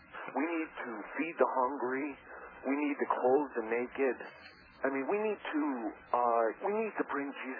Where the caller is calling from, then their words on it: Cleveland, Ohio, United States; I'm calling from Cleveland, Ohio.